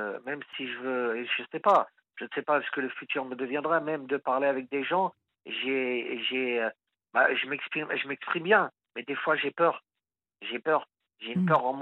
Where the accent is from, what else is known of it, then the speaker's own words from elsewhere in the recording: Portugal; j'ai fait un espèce de stage que j'ai fait chez moi au Portugal et tout.